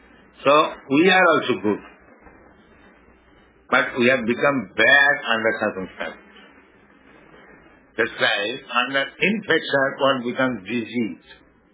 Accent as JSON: {"language": "English", "country": "India", "second_language": "English", "said": "I am poor Indian"}